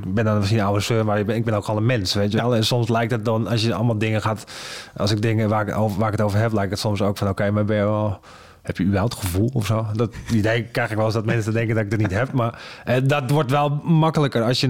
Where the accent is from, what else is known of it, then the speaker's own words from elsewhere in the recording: Netherlands; Dat ging dan dat ik dan als Nederlander in België kwam.